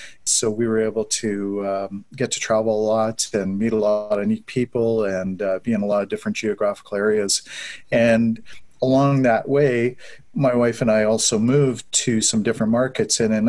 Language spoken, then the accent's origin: English; Manitoba, Canada; I'm a Canadian and I'm sitting here right now in Winnipeg, Manitoba, Canada.